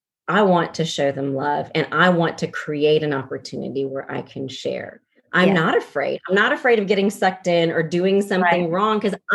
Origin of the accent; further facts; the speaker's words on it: the South, United States; I didn't lose my love for grits and biscuits and gravy and meatloaf because I was raised in the South.